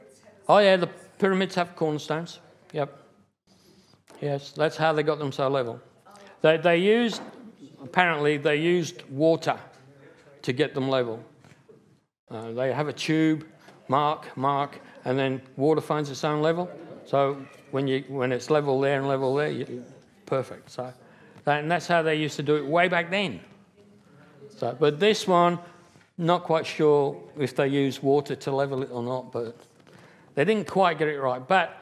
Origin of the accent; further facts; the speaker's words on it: England, United Kingdom; I've never been inside Big Ben, even though I am English.